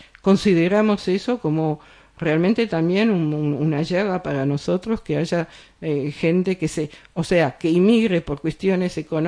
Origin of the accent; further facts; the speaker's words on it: Argentina; nosotros somos argentinos, franceses, españoles, no estamos en ninguna diáspora de nada, máximo yo soy diáspora de Argentina, pero no de Israel.